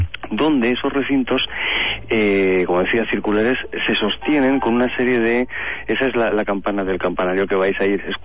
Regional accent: Balearic Islands, Spain; Yo soy de Menorca, entonces desde muy pequeñajo podría decirse que he mamado toda la historia de las taulas, los monumentos megalíticos que tenemos ahí

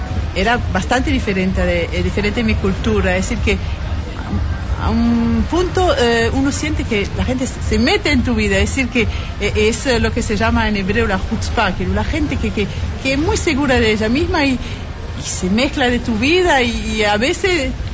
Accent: Toulouse, Occitania, France; Spanish is a second language; now in Israel; vine acá en Israel por primera vez hace unos 30 años, de Toulouse, en el sur de Francia.

